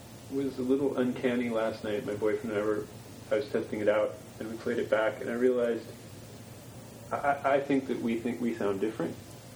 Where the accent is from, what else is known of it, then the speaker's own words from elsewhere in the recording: Texas, United States; also born or lived in California / Massachusetts; Well, I was born in Texas and then moved to California and then moved to Massachusetts, so...